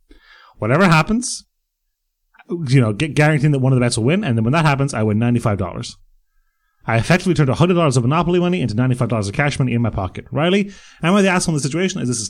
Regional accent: Bray, Leinster, Ireland; The Silver Strand in Bray, which is my hometown.

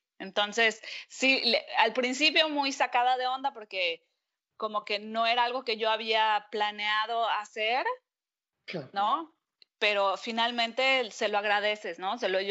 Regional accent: Mexico; also born or lived in British Columbia; now in Montreal, Canada; soy mexicana. Vivo en Canadá desde el 2000, en Montreal, vamos a ponerla en Montreal, desde el 2008, sí, desde el 2008, pero antes de Montreal viví

